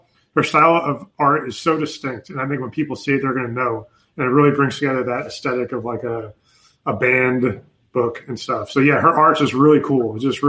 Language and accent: English; New York, United States; moved away; also born or lived in Pennsylvania; But I'm originally from New York, too. Like, yes, another thing we have in common. And then when we moved from New York, we moved to Pennsylvania, a little town, for like maybe a year or half a year.